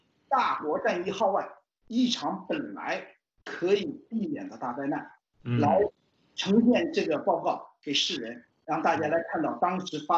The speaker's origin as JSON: {"language": "Chinese", "country": "China", "said": "它不仅仅对于我们中国人来检视"}